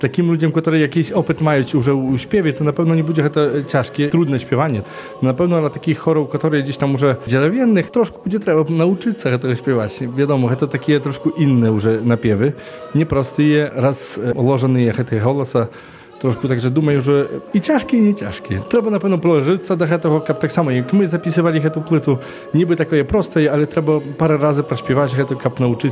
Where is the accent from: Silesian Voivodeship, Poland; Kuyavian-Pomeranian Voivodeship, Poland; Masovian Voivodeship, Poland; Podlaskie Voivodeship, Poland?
Podlaskie Voivodeship, Poland; Dojlice; no jakże my z Dojlic i dojlickiego naszego kompozytora nie będziemy śpiewać, musimy go śpiewać.